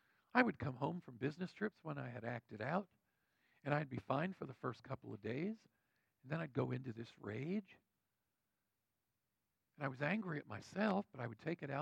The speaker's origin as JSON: {"language": "English", "town": "Lexington", "region": "Kentucky", "country": "United States", "tie": "born or raised there", "said": "a ministry that was based in my hometown of Lexington."}